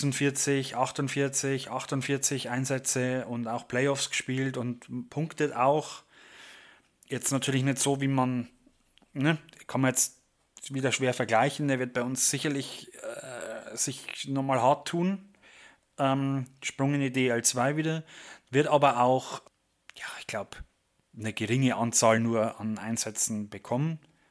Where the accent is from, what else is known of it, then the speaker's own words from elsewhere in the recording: Germany; Als Deutscher